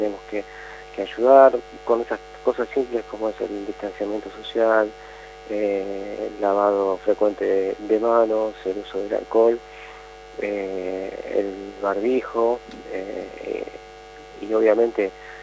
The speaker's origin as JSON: {"language": "Spanish", "country": "Argentina"}